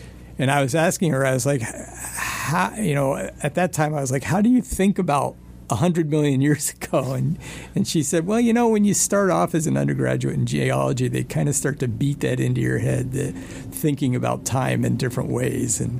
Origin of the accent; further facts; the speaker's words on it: Illinois, United States; when I was growing up in Illinois, it was a very stable landscape.